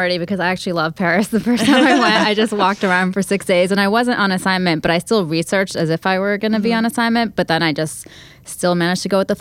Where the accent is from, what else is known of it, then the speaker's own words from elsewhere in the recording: Saudi Arabia; Like I grew up in Saudi Arabia.